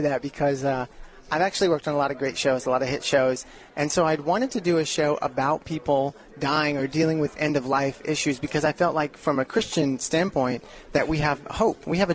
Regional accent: Houston, Texas, United States; Texas. Houston, Texas.

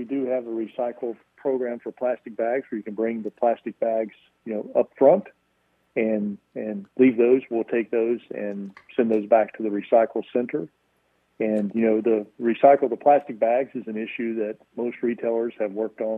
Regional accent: North Wilkesboro, North Carolina, United States; I'm from North Carolina, up around North Wilkesboro.

